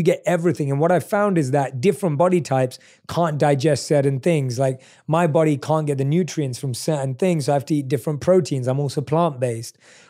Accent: London, United Kingdom; Like growing up in London too, like you start drinking very early.

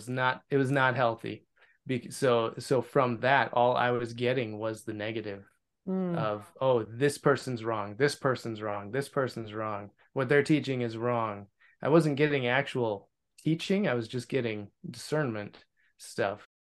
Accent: Wisconsin, United States; I came from Wisconsin. Stephanie's from Michigan.

